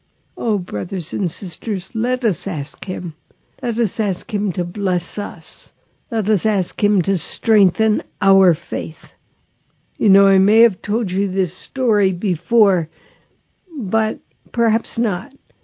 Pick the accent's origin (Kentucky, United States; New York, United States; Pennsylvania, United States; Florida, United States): Pennsylvania, United States; I grew up in Pennsylvania, so I heard John Newman because he did so much for Catholic education